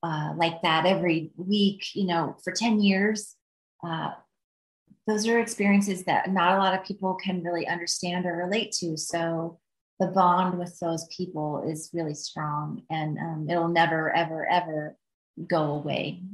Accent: Midwest, United States; I'm from the Midwest. I go out, I don't wear hair and makeup and look fancy.

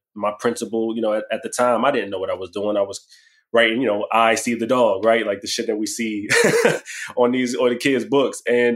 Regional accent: Washington, District of Columbia, United States; You know, I'm from Washington, D.C., born and raised.

